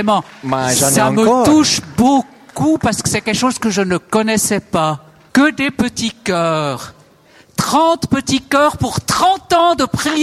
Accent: German-speaking Switzerland, Switzerland; Vous voyez, je suis de la Suisse alémanique.

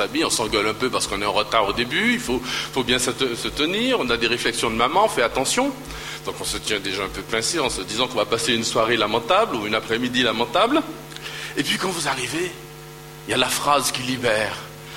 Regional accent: Martinique, France; On essaie, chez moi, en Martinique, il y avait des plantes partout et je m'amusais à jouer du karaté avec les plantes.

